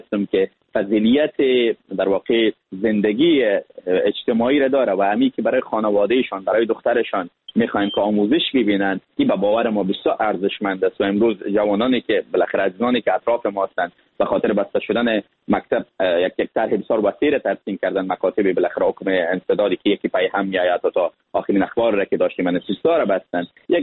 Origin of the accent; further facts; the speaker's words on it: Afghanistan; از افغانستان نهایت تلاش خودم میکنم که تصویر یا ایمیج یا سافت پاور یا در واقع تظاهر از نمایندگی از وطن خودم به شکل سلامت بکنم.